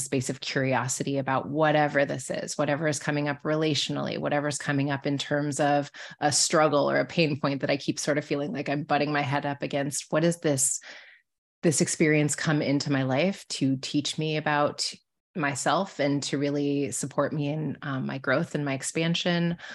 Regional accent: Omaha, Nebraska, United States; I grew up in Omaha, Nebraska. And when I grew up in Omaha, Nebraska, I was sort of the diversity.

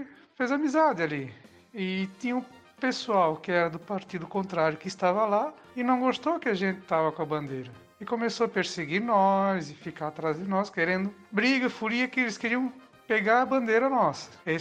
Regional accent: Guabiruba, Santa Catarina, Brazil; sou de Guabiruba, Santa Catarina, município vizinho perto de Blumenau, onde ocorre a famosa Oktoberfest.

